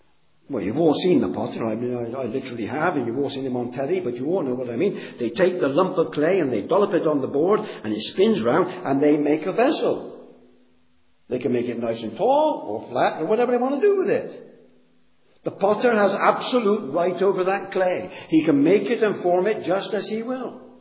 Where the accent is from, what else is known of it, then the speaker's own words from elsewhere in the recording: Bristol, South West England, United Kingdom; born there; I was born in Bristol in 1940.